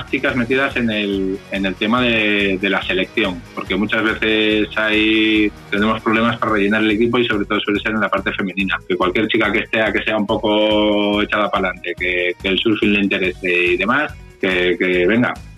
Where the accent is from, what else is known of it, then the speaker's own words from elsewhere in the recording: Cantabria, Spain; sobre todo la cántabra, que es la que más cerca me toca, porque yo soy de Cantabria